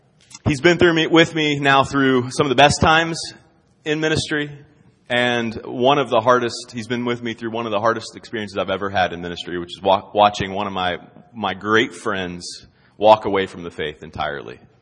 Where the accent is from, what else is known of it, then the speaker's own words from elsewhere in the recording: West Virginia, United States; I grew up in West Virginia, grew up in the middle of nowhere in Calhoun County, West Virginia.